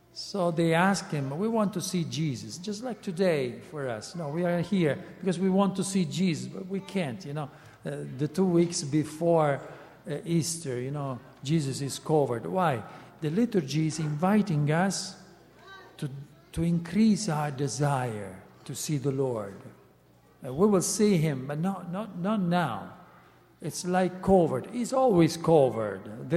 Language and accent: English; Italy; English is a second language; I am Italian myself, so I try to speak English. So sorry for my accent and my mistakes.